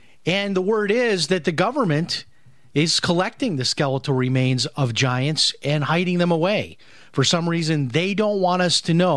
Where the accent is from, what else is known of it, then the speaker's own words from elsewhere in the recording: United States; as an American, you always think about, well, where am I going to retire? I live in New York.